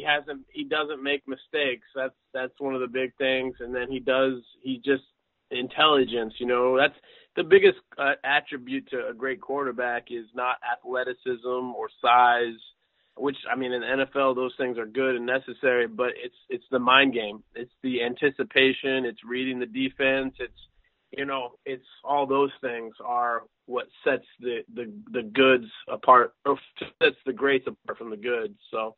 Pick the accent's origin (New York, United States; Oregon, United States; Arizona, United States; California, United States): Oregon, United States; I mean, I'm originally from Oregon, and Brandon Cooks went to Oregon State University.